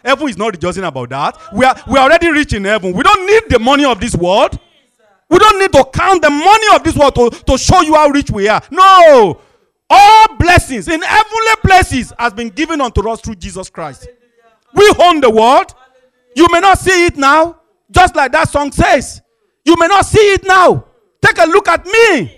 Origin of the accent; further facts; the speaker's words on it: Nigeria; now in United Kingdom; I was a Nigerian, and I'm still a Nigerian. Amen. And now I'm a British.